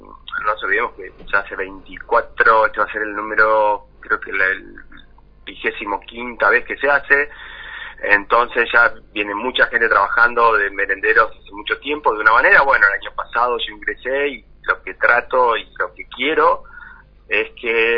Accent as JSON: {"language": "Spanish", "region": "Patagonia", "country": "Argentina", "said": "yo soy de la Patagonia Argentina"}